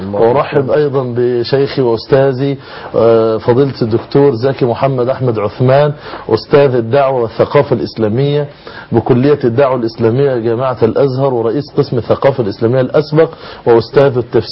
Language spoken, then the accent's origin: Arabic; Egypt; بلدنا مصر